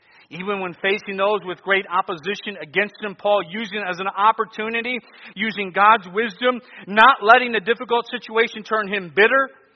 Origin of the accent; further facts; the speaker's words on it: Cleveland, Ohio, United States; born there; It wasn't an accident that I was born in Cleveland, Ohio.